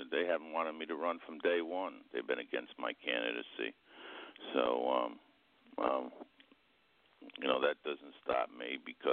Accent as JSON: {"language": "English", "region": "New York", "country": "United States", "tie": "born there", "said": "I'm a land owner here in Greene County. I was born in Greene County in the district"}